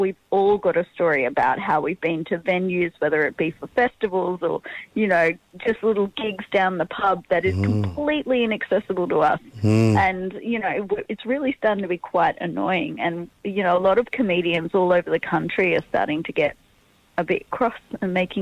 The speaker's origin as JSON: {"language": "English", "town": "Campbelltown", "region": "New South Wales", "country": "Australia", "tie": "born or raised there", "said": "He came to my hometown of Campbelltown."}